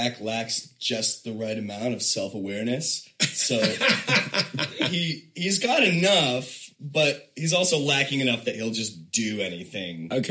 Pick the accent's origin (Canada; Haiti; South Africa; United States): Canada; Toronto, Ontario; I'm from Toronto.